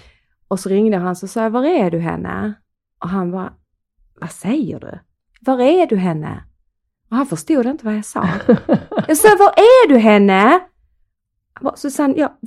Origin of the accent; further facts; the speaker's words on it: Skåne, Sweden; accent: Scanian; Och vi har ju vi pratar ju skånska. Ja. Och vi tänker inte på att vi ibland slänger oss med vår dialekt ju.